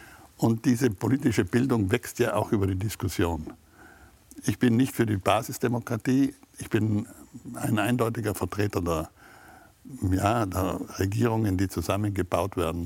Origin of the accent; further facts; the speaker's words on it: Trentino-Alto Adige, Italy; Wir Südtiroler sind Südtiroler, Europäer und Weltbürger. Wir sind keine Deutschen, wir sind keine Österreicher